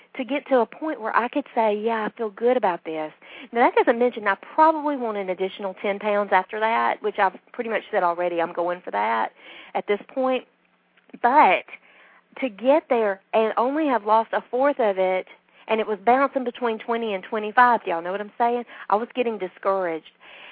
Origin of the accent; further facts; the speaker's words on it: the South, United States; Now, I'm from the South, and I love sweet tea.